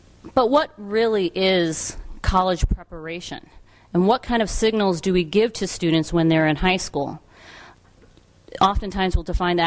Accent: Chicago, Illinois, United States; I'm from Chicago studying Massachusetts

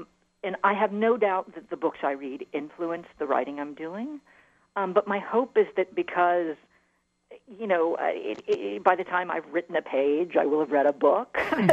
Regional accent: Little Rock, Arkansas, United States; I was raised in Little Rock, and you know, I moved back here after I finished my schooling, imagining that I would probably pick up and live somewhere else.

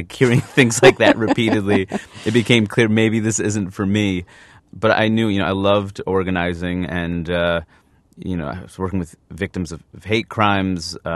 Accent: New York, United States; I'm from New York. I know, like, the New York scene's harder

